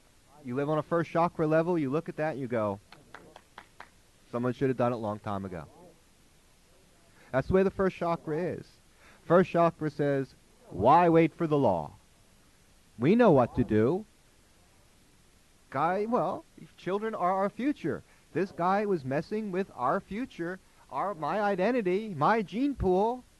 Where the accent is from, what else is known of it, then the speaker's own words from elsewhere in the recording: Sacramento, California, United States; if you're the kind of person that is identified with a city, I'm from Sacramento. We're proud.